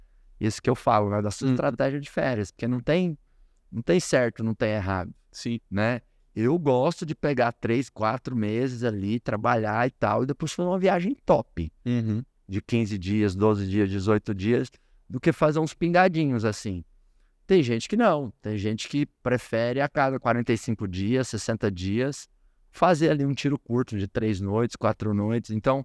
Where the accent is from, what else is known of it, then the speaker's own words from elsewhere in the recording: Goiás, Brazil; born there; Às vezes eu vou lá para onde eu nasci, no interiorzão do Goiás.